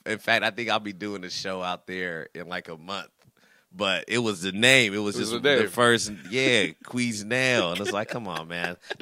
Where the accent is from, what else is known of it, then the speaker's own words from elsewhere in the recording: Fresno, California, United States; Born and raised in Fresno.